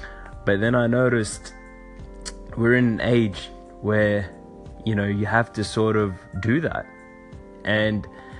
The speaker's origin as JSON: {"language": "English", "town": "Melbourne", "region": "Victoria", "country": "Australia", "said": "I'm from Melbourne, Australia, as you can tell from the accent."}